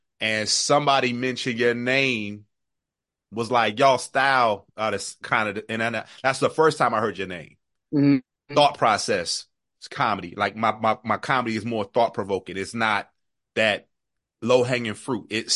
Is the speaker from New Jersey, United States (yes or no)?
yes; Camden, New Jersey, United States; also born or lived in Charlotte; The reason being is I'm from Camden.